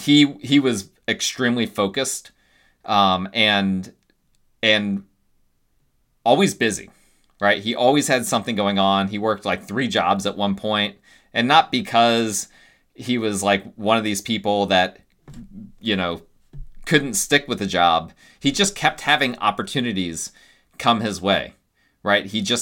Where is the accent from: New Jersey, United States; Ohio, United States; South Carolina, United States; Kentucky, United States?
New Jersey, United States; Dover; born there; which was actually the hospital that I was born in New Jersey way back when, AKA Dover General.